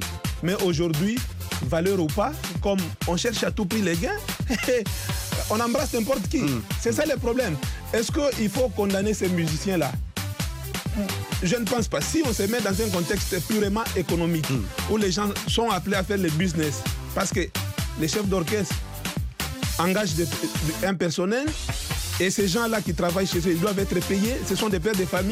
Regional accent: DR Congo; vers les années 60, chez nous, en RDC

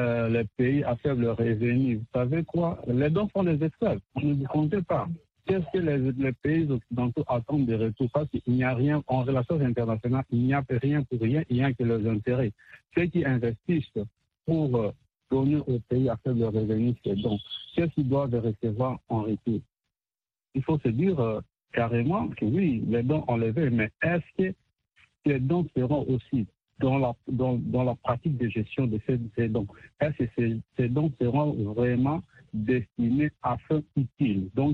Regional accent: DR Congo; C'est tout comme chez nous à la RDC.

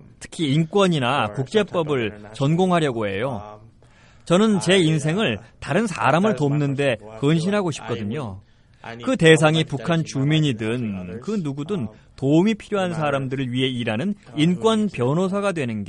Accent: Columbus, Ohio, United States; 그 사진 밑에 그분들이 오하이오주 콜럼버스에 산다고 적혀 있더라고요. 거긴 제가 태어나고 자란 곳이거든요.

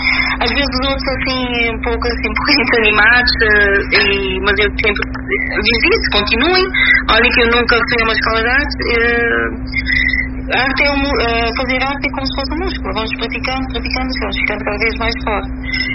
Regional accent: Cape Verde; Porque eu sou cabo-verdiana e gosto muito.

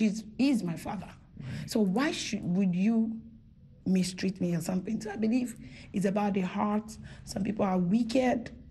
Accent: Nigeria; Growing up in Nigeria, I've seen a lot of that.

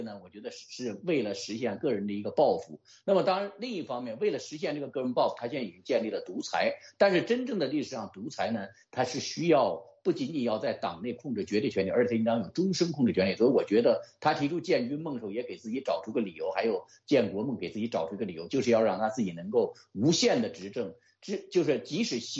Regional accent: China

